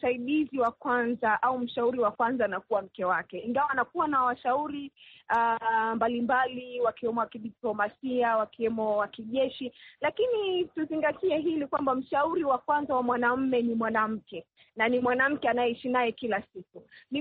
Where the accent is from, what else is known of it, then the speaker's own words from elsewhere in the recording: Rwanda; Kwanza nikasema kwamba kama Mnyarwanda, kwanza mwanamke ambaye ni wa Kinyarwanda, ni jambo la kujivunia kupokea mkutano wa Women Deliver nchini Rwanda